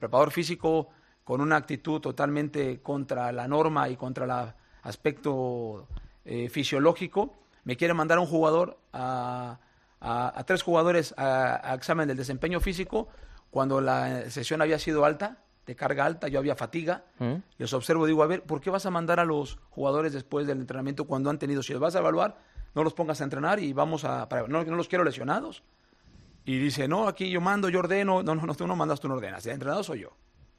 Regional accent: Mexico; now in Madrid, Spain; de hecho sí soy español mexicano. O sea, mi abuelo era español, mi madre es española

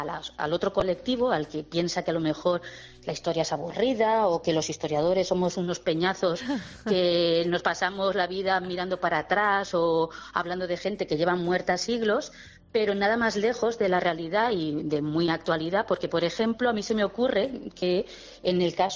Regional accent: Rubielos de Mora, Aragon, Spain; soy de Rubielos, me sí. desplazo aquí a trabajar

